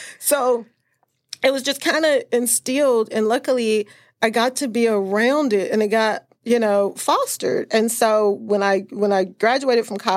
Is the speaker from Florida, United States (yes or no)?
no; Jackson, Mississippi, United States; I grew up in Jackson, Mississippi around construction, around my grandfather, and they were always in real estate.